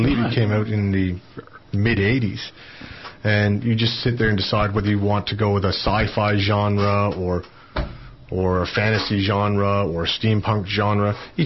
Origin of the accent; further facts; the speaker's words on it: Toronto, Ontario, Canada; now in Tasmania, Australia; Like originally growing up in Toronto